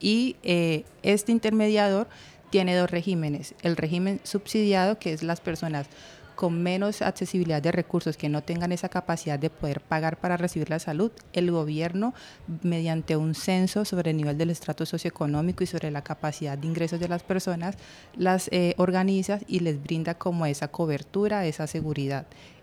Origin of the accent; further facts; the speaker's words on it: Buenaventura, Valle del Cauca, Colombia; born there; now in Cali, Colombia; Soy nacida de Buenaventura, pero resido aquí en la ciudad de Cali hace más de 10 años.